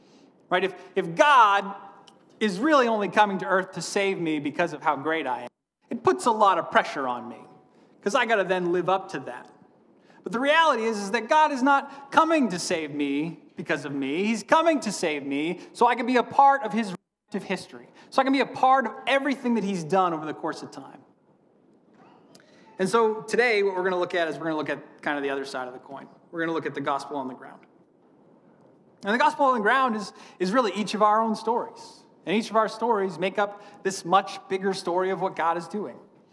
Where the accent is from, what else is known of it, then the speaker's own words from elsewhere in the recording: Steep Falls, Maine, United States; I grew up in Southern Maine. I grew up in a very small village called Steep Falls. It's like a few hundred people, I think, maybe a few thousand.